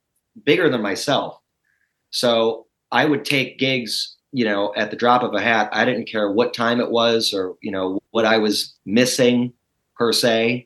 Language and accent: English; Buffalo, New York, United States; people from my hometown of Buffalo, because they can't see me anymore